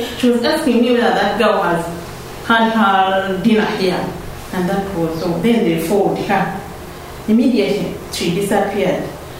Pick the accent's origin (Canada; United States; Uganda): Uganda; English is a second language; So, me, I'm from Uganda.